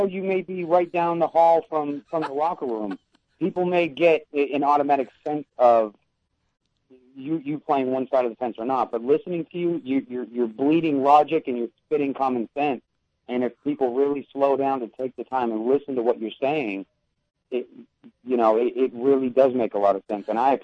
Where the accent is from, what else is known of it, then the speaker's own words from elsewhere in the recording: New England, United States; moved away; I have been born and raised in New England all my life up until I chose to move away.